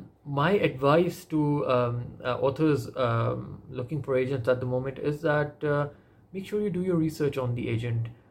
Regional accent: Pakistan; But as a Pakistani author, I think it's even more difficult. Pakistan is a country of over 220 million people

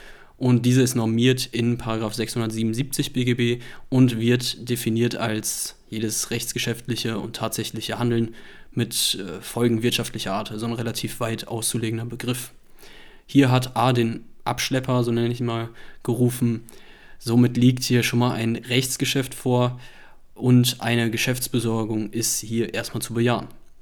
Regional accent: North Rhine-Westphalia, Germany; Berlin, Bayern und NRW, meiner Heimat

